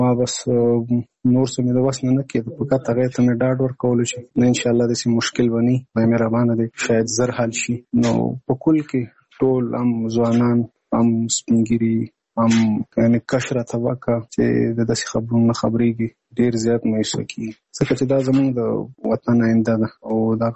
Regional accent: Nangarhar, Afghanistan; now in Kabul, Afghanistan; زموږ کور په ننګرهار کې دی، زه په کابل کې یم.

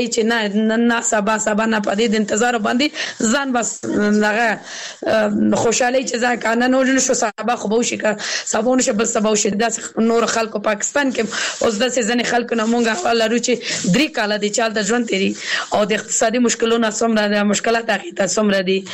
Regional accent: Kabul, Afghanistan; زه اوس بل ولایت کې سيګم، زه په خپل د کابل ولایت نه یم

